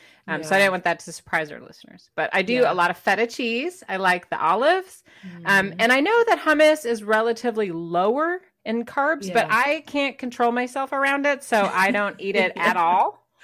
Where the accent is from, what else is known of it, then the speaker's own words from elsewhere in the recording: Detroit, Michigan, United States; I'm from Detroit. We have a Greek town I grew up eating a lot of Greek food in Michigan.